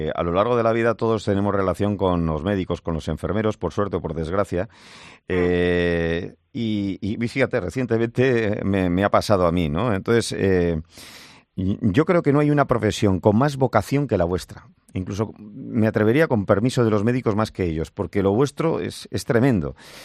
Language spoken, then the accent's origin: Spanish; Bilbao, Basque Country, Spain; yo soy de Bilbao y se suele decir esto parece una bilbainada